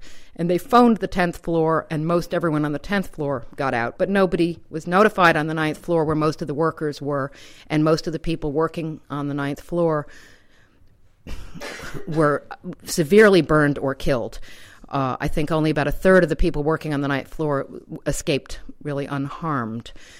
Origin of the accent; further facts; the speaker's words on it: New York City, New York, United States; I grew up in New York City knowing that my grandmother didn't die in that fire